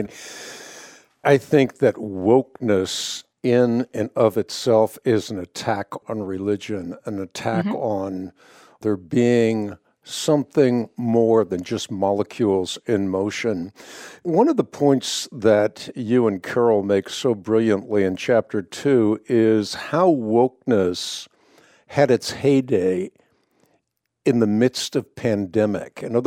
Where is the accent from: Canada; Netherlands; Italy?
Netherlands; My parents fought in the Dutch underground. I'm from Holland.